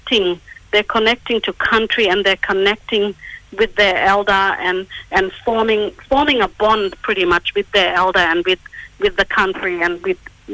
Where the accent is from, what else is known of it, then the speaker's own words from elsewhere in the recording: Aurukun, Queensland, Australia; I'm from the Wick and Wickwire people of the Western Cape York of Aurukun, and my clan is Pooch.